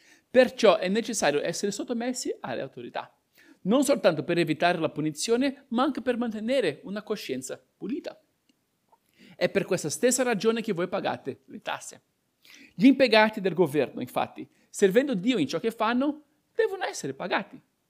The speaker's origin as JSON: {"language": "Italian", "country": "Brazil", "tie": "born or raised there", "said": "Io sono cresciuto in Brasile e uno dei proverbi più diffusi che abbiamo lì è: il mondo appartiene ai furbi."}